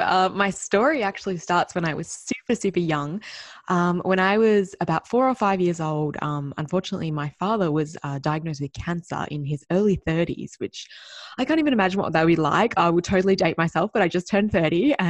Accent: Perth, Western Australia, Australia; especially not where I was growing up in Perth, Western Australia.

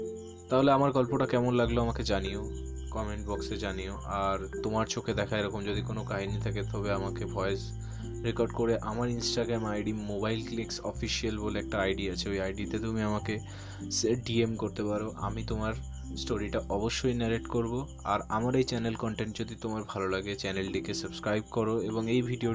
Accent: Halisahar, West Bengal, India; আমি RBC evening কলেজে পড়ি নৈহাটিতে, এবং আমার বাড়ি হালি শহরে।

